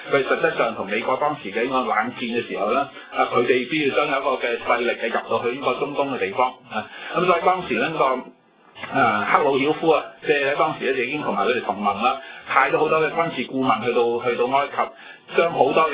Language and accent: Cantonese; China; 佢哋係計陰歷嘅，同我哋中國人一樣啦